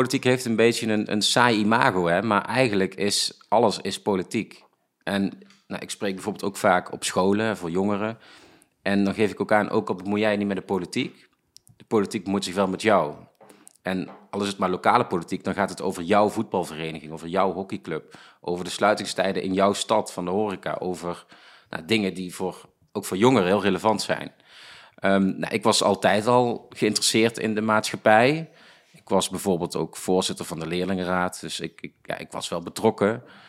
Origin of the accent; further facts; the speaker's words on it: Veldhoven, North Brabant, Netherlands; Geboren en getogen in Veldhoven, in Brabant.